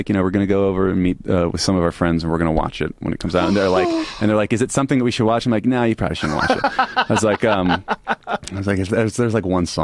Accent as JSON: {"language": "English", "region": "New York", "country": "United States", "tie": "born there", "said": "Well, I was born in New York, and I came down. And all of my family like lived in Virginia"}